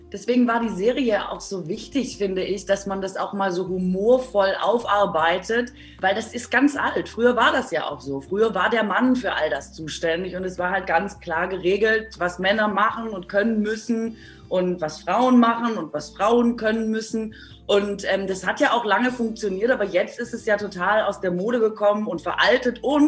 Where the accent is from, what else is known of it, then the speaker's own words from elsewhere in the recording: Baden-Württemberg, Germany; ich komme ja aus Baden-Württemberg